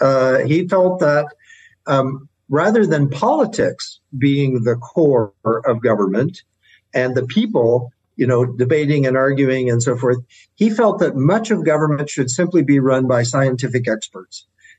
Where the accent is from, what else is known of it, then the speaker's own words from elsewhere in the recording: Kansas, United States; My home state of Kansas was heavily populated by people who came and claimed free land.